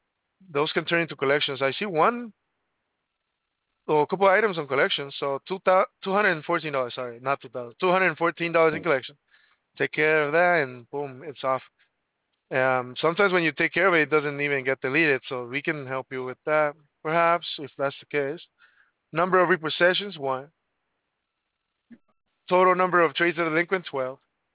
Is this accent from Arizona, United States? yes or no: no; California, United States; now in Newport, United States; I grew up in Orange County, though, like it's close by, so that's why I said that.